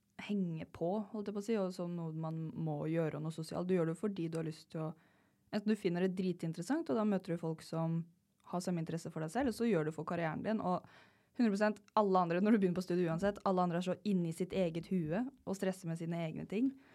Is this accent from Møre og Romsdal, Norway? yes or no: no; Vestfold og Telemark, Norway; Jeg er fra Telemark, ikke jeg fra Bøgda.